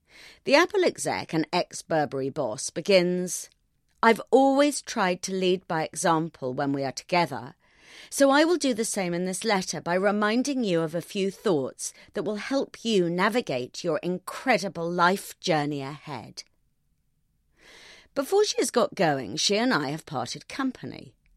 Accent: United Kingdom; So far, our disagreement may be merely that Ms. Arens is American and I'm British

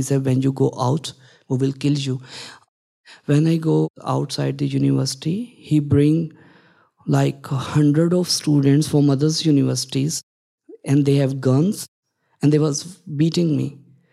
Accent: Pakistan; English is a second language; I'm from Pakistan. Being a trans born in Pakistan, it was a sin.

